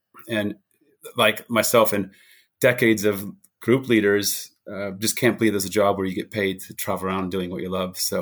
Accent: New Hampshire, United States; I grew up in New Hampshire and fell in love with the outdoors just growing up in New Hampshire.

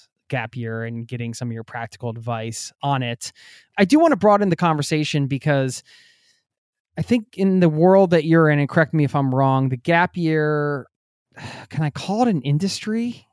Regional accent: Pennsylvania, United States; I was kidding, because I grew up outside of Philadelphia.

